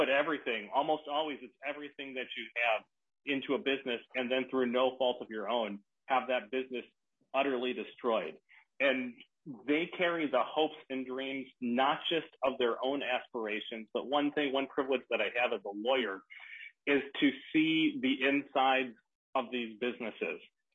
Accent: Minneapolis, Minnesota, United States; born there; and I'm just a block away from Hennepin County Medical Center, where I was born here in South Minneapolis.

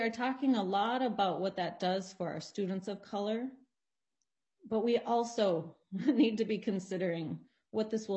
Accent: Duluth, Minnesota, United States; I was born and raised in Duluth, very white back in the 80s, and probably still pretty predominantly white now.

